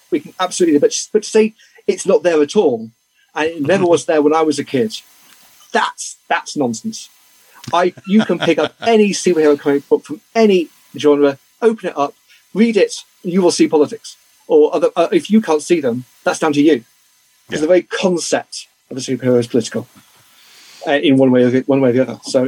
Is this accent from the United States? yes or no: no; United Kingdom; I'm British.